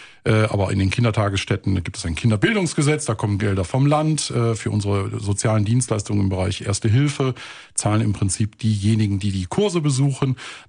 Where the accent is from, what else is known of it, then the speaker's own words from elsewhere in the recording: Wuppertal, North Rhine-Westphalia, Germany; born there; also born or lived in Baden-Württemberg; Also ich bin gebürtiger Wuppertaler. Mhm. Und meine Eltern lebten mit mir da in Baden-Württemberg.